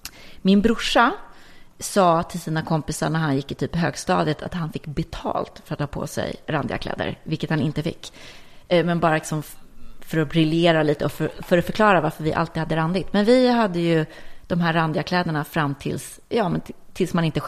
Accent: Lidingö, Stockholm County, Sweden; Jag är uppvuxen på Lidingö. Jag är uppvuxen i ett stort gult trähus. Jättefint. Det var ganska bohemiskt och lite proggigt när jag växte upp.

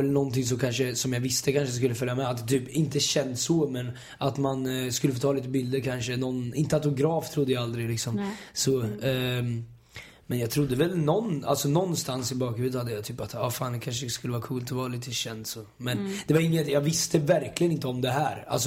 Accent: Östergötland, Sweden; accent: Östergötland; Alltså, min dialekt sitter så djupt. Alltså, östgötska är svårt att ta bort.

